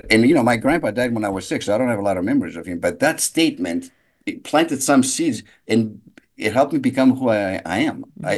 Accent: Galaxidi, Central Greece, Greece; My happy place is my hometown in Greece called Galaxidi

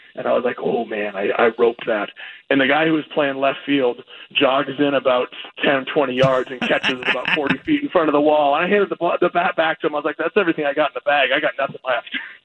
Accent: Portland, Oregon, United States; I'm from Portland.

